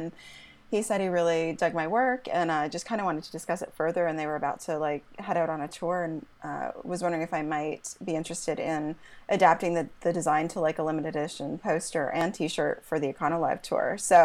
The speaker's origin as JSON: {"language": "English", "town": "Toronto", "region": "Ontario", "country": "Canada", "said": "So originally I'm from Toronto, Canada."}